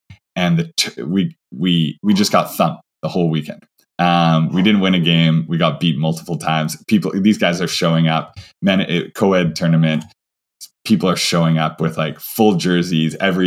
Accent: Vancouver, British Columbia, Canada; now in Ottawa, Canada; So, you know, I'm in Ottawa, but I'm not from Ottawa. From Vancouver.

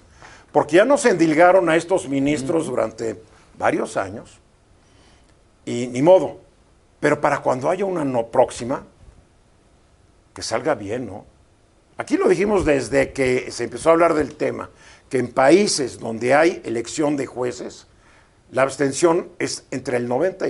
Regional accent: Mexico; como los mexicanos hemos tenido que sufrir un poder judicial corrupto

